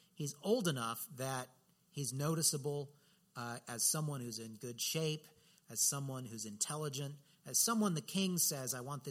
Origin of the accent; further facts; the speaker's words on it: California, United States; moved away; I remember when I moved to Boston from Central California, where we had read about winter and, you know, snow is this wonderful thing that you go and you visit.